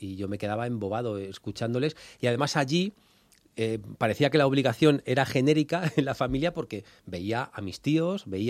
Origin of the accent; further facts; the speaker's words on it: Leganés, Community of Madrid, Spain; En Leganés. Bueno, mi pueblo es que es Leganés. Yo soy pepinero de nacimiento.